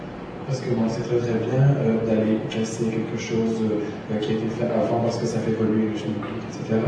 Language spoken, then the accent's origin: French; Belgium; je suis belge, je suis jeune metteur en scène, photographe, vidéaste.